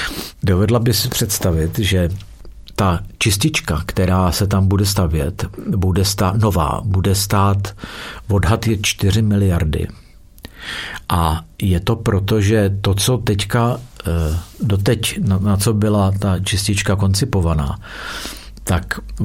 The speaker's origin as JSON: {"language": "Czech", "town": "Vlašim", "region": "Central Bohemian Region", "country": "Czechia", "said": "protože jsem původně z Vlašimi"}